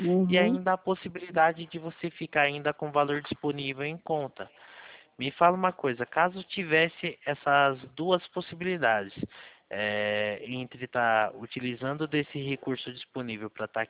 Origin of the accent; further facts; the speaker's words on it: Valinhos, São Paulo, Brazil; Eu sou aqui de Valinhos.